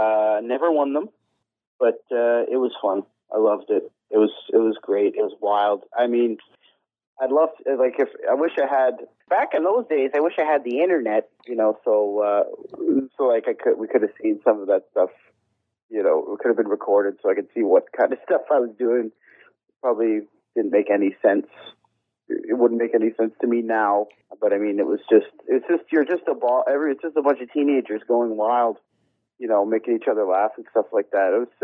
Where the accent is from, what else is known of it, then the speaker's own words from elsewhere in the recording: Ottawa, Ontario, Canada; I mean, I'm from Ottawa originally, so it's like I was like a teenager all over again.